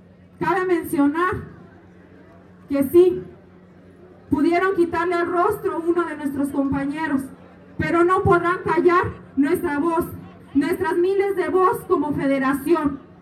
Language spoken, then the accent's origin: Spanish; Mexico; Da vergüenza decir que somos mexicanos, que mi persona es mexicana